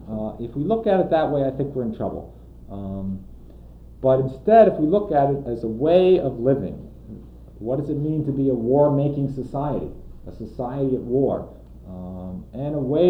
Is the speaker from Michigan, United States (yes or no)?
no; New York, United States; I'm from New York, so New York is a little provincial.